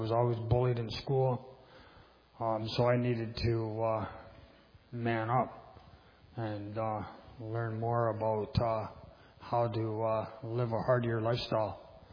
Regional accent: London, Ontario, Canada; also born or lived in St. Catharines, Canada; I'm 44 years old. I come from St. Catharines, Ontario. I was born and raised in London.

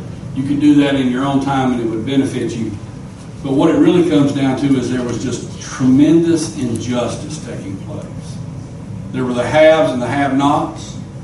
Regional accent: North Carolina, United States; I grew up over in North Carolina. It was nothing uncommon to see buzzards flying around, circling overhead.

